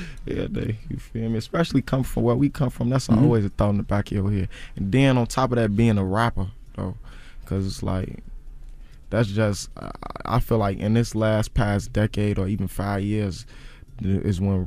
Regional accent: Chicago, Illinois, United States; I think they just saying that because I'm from Chicago with dreads, though.

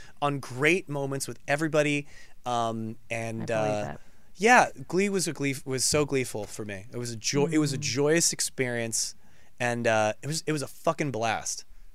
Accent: San Francisco, California, United States; now in Los Angeles, United States; It was like it was a fun like pilgrimage I would make growing up in San Francisco to San Diego to go to Comic-Con.

